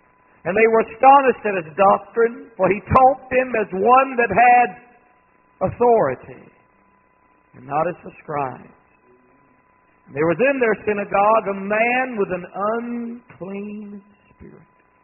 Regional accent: Mississippi, United States; I remember when my brother and I, small boys, they're growing up in South Mississippi.

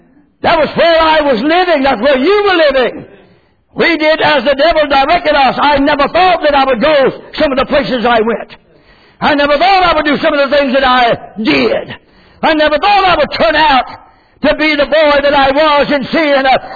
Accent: Clinton, United States; born there; He found out that I was born in Clinton.

